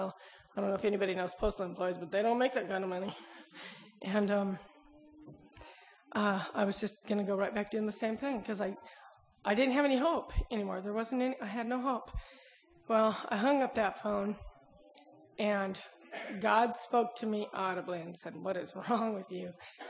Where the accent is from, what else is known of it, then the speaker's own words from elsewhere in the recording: West Coast, United States; I grew up on the West Coast.